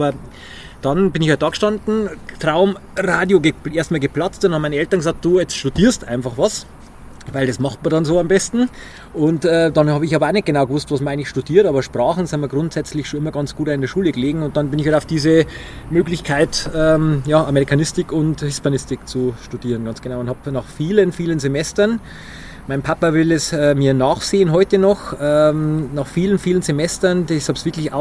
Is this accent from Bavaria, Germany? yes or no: yes; Bad Kötzting, Bavaria, Germany; da bin ich geboren und aufgewachsen in Kötzting und jetzt Bad Kötzting.